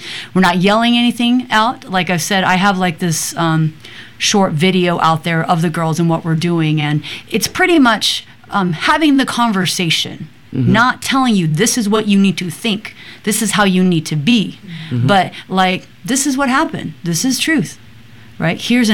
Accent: Fresno, California, United States; because I came from Fresno, California

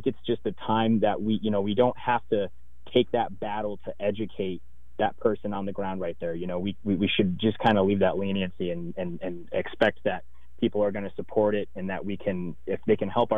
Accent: United States; I'm Native American for the most part.

